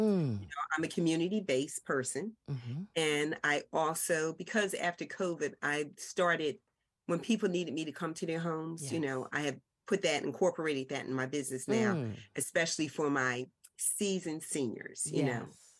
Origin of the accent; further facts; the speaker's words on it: Philadelphia, Pennsylvania, United States; first of all, I am from West Philly, born and raised.